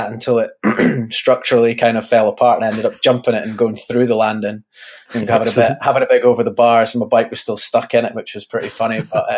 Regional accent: Scotland, United Kingdom; I guess growing up in the Scottish Borders, it was kind of like the thing to do when you're younger.

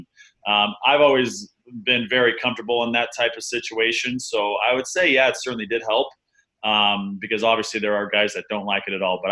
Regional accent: Alberta, Canada; also born or lived in Arizona; I was born in Arizona, and then we immediately moved to Canada. My mom's full-blown Canadian.

